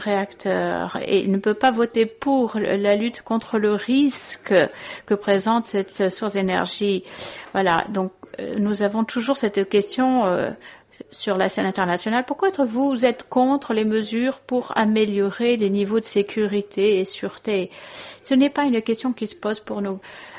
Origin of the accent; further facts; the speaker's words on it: Austria; French is a second language; nous venons tous les deux d'Autriche.